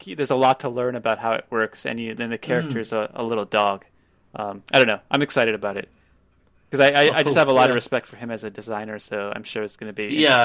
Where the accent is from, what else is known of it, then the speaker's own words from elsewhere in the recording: United States; now in South Korea; We live in Korea, which is a lot. I'm American